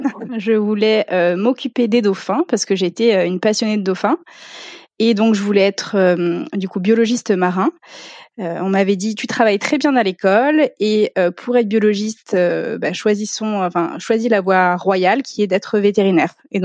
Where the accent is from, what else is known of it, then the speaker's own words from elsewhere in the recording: Grand Est, France; moi je viens de l'Est, j'ai fait ma prépa à Reims parce que je voulais être au plus proche de chez moi.